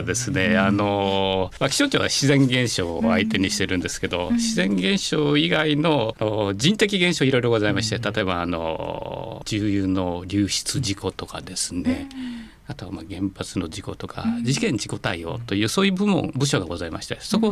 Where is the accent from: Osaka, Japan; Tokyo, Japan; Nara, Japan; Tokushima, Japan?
Tokushima, Japan; Minami; born there; 南町というところで生まれました。